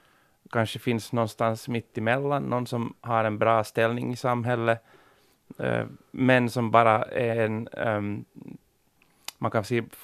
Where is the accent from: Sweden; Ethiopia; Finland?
Finland; kalla mig tvåspråkig. Jag måste säga att jag ser mig helt lika mycket som finländare som de som pratar finska.